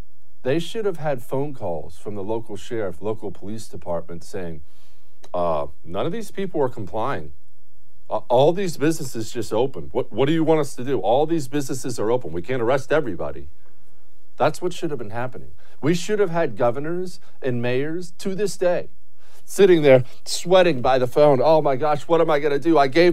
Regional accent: United States; I am an American.

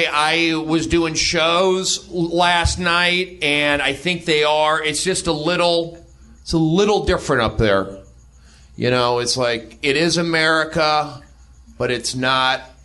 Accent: San Fernando Valley, California, United States; I grew up here in the Valley, San Fernando Valley

